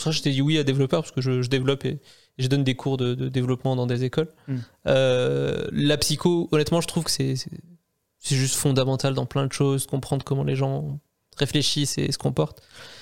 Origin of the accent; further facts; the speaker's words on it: Algeria; born there; moi, par exemple, je suis né en Algérie